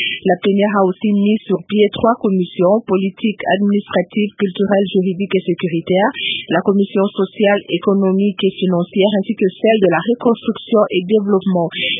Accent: DR Congo; Parce que très souvent, les recommandations chez nous au Congo, le fait reste souvent lettre morte.

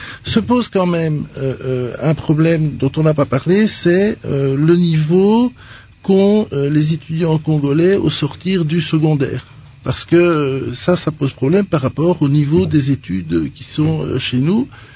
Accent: Belgium; dans des formations de plus longue durée chez nous en Belgique

